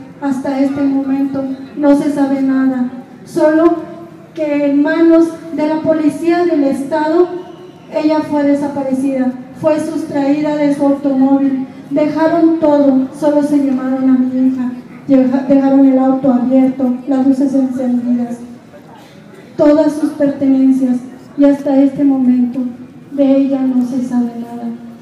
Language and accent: Spanish; Chihuahua, Mexico; Vengo de la ciudad de Chihuahua, en el estado que es el estado más golpeado en esta guerra.